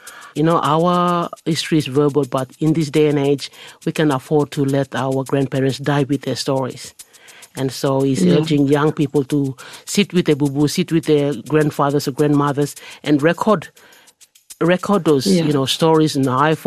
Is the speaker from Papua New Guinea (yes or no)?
yes; Manus Province, Papua New Guinea; moved away as an adult; So I grew up in the Western Islands and basically lived there my whole, you know, young life until I went to university.